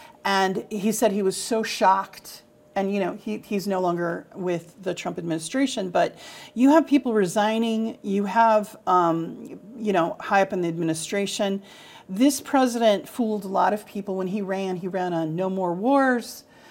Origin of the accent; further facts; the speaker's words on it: United States; Yeah, you know, as an American, I can say that I'm saddened.